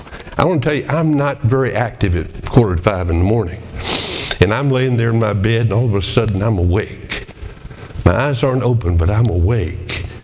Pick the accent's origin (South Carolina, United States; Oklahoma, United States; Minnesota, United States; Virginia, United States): Virginia, United States; Colonial Heights; also born or lived in Petersburg; I am totally local. I was born in Petersburg. I went to high school in Colonial Heights. I was saved in Monumental Baptist Church in Petersburg.